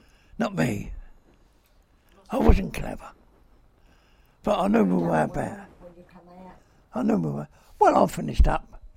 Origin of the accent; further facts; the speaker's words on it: Bermondsey, London, United Kingdom; Because we're Bermondsey born, and now we're Bermondsey born and Bermondsey girl